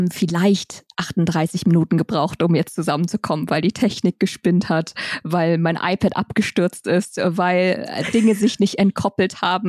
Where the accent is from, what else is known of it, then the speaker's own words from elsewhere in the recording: Germany; born there; Ich bin ja in Deutschland geboren, aber habe vietnamesische Eltern